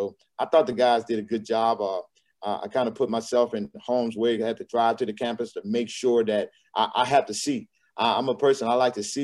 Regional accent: Louisiana, United States; I'm from Louisiana. I had the opportunity to work in the University of Arkansas at Pine Bluff, so that kind of put me with the Tennessee as well as people from Arkansas.

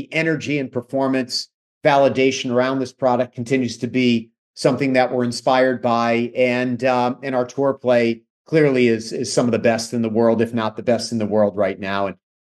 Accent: Connecticut, United States; You know, I had a chance when I was a kid growing up in Central Connecticut at the Greater Hartford Open

